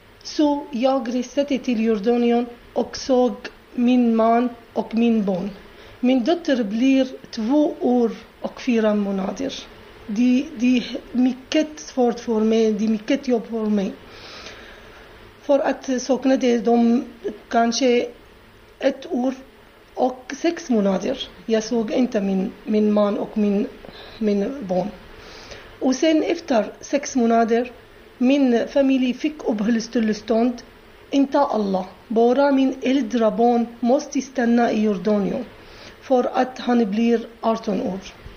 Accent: Syria; moved away as an adult; now in Sweden; Jag kommer från Syrien för 3 år sedan. Kom jag till Sverige helt själv.

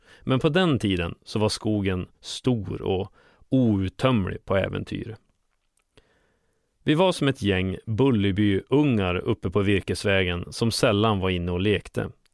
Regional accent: Köpmanholmen, Västernorrland County, Sweden; Man skulle kunna säga att jag växte upp i sundet i Köpmanholmen.

